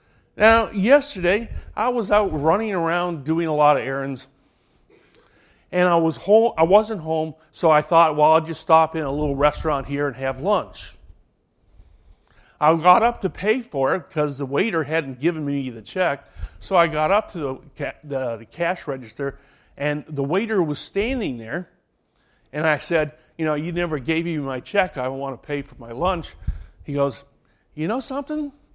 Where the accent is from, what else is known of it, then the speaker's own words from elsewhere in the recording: Scotland, United Kingdom; born there; I was born in Scotland. I'm cheap.